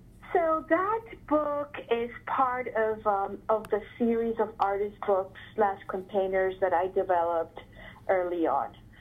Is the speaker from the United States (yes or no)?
no; Ecuador; when I was living in Ecuador, when I was growing up in Ecuador.